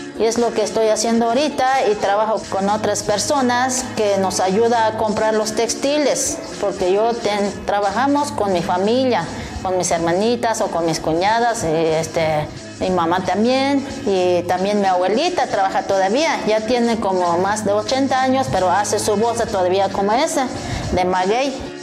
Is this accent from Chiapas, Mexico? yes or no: yes; San Andrés Larráinzar, Chiapas, Mexico; soy de San Andrés La Reiser, aquí en Chiapas.